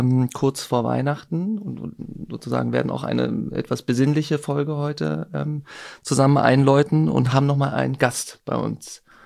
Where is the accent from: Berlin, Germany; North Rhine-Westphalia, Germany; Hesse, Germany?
Berlin, Germany; also Christoph Meyer und ich kommen aus Berlin.